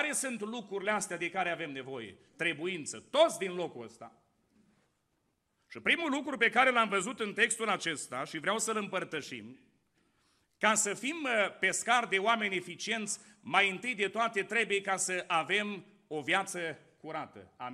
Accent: Suceava, Suceava County, Romania; La noi în Suceava, eu vin de acolo din Suceava

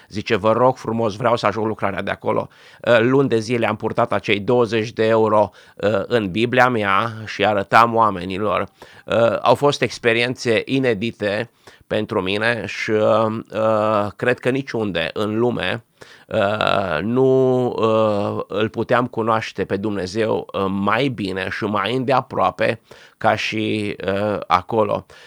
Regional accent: Romania; noi ca și români

